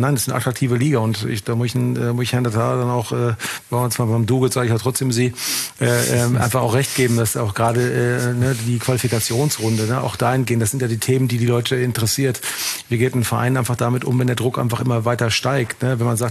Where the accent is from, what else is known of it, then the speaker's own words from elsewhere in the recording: Germany; Ich hatte nie das Thema als Deutscher in Österreich